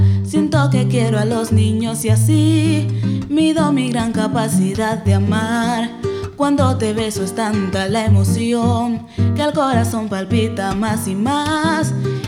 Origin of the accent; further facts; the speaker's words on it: Quibdó, Chocó, Colombia; De Quibdó, Chocó.